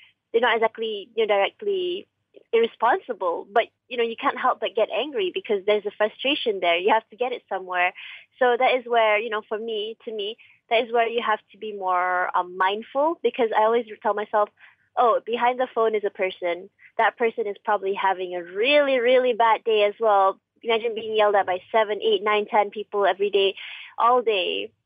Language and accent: English; Shah Alam, Selangor, Malaysia; And I am actually from Shah Alam, and I'm a full-time student.